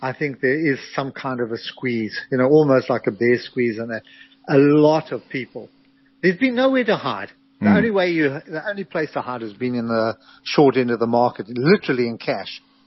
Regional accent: South Africa; I'm still South African. You know, I'm not, I only come here for a few weeks in the year.

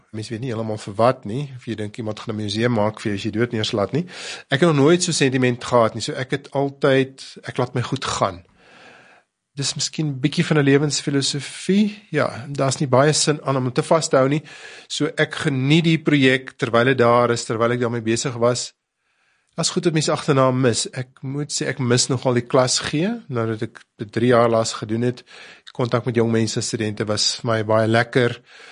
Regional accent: Warmbad, Limpopo, South Africa; Ek kom uit die Noord-Transvaal uit, Warmbad, daar het ek groot geword. Settlers om presies te wees op die Springbokvlakte. So ek dink die Bosveld sal altyd na my hart lê.

